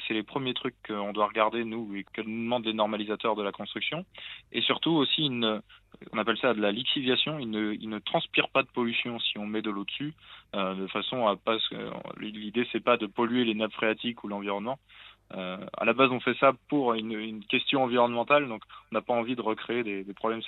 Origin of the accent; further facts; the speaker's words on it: Pays de la Loire, France; En fait, on vient de l'Anjou, donc dans les Pays de la Loire, où les châteaux de la Loire, tout ça, sont faits en tuffeau, c'est un calcaire.